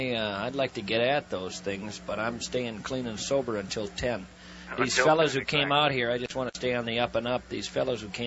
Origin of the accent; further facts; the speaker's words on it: Minnesota, United States; Growing up in Minnesota, you know, with a German background